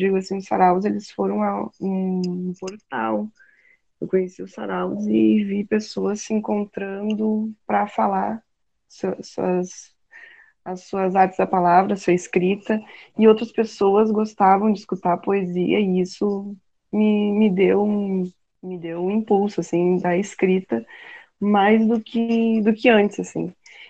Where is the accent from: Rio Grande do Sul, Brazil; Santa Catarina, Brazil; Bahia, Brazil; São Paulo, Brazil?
Rio Grande do Sul, Brazil; Uruguaiana; also born or lived in Santa Maria; Eu, quando saí de Uruguaiana, Uruguaiana é uma cidade de fronteira, mas é pequena também, vim para Santa Maria estudar teatro